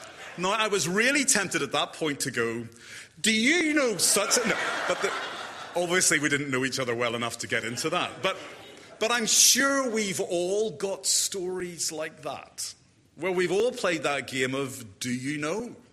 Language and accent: English; Ireland; I'm not from round here, and I come from Ireland.